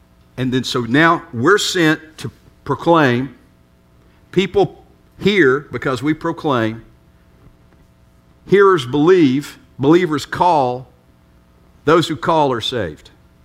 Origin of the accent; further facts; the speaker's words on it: Virginia, United States; now in Wilson, United States; I grew up in Virginia. I'm a guy who grew up in the Appalachian Mountains. I love the mountains.